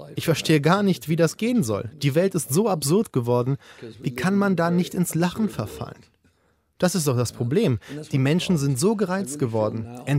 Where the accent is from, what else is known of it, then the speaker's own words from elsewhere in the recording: United States; moved away; Ich bin ja in Amerika aufgewachsen und ein Grund, weshalb ich die Staaten verlassen habe